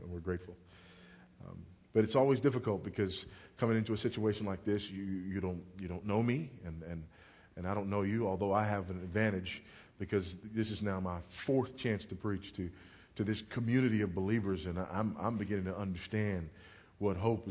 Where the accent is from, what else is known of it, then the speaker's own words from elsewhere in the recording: Los Angeles, California, United States; I was raised in a small Southern city called Los Angeles, and in Southern California